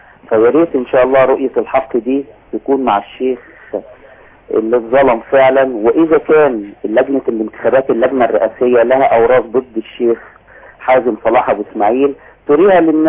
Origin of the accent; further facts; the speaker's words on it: Cairo, Cairo Governorate, Egypt; انا من القاهرة والشيخ يوسف البدري كان استاذي.